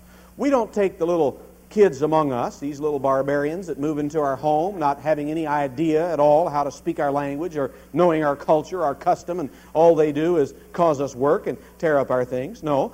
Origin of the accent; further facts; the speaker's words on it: Kentucky, United States; I was born and raised in Kentucky. You may not be able to recognize Kentucky in my speech, unless you're from there.